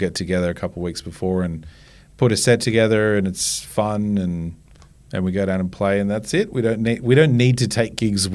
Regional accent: Texas, United States; There's a few songs that remind me of growing up in Texas, and that's one of them.

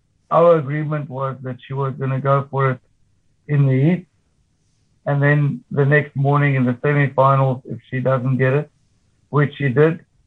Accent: Pretoria, Gauteng, South Africa; She grew up in Johannesburg and I'm from Pretoria

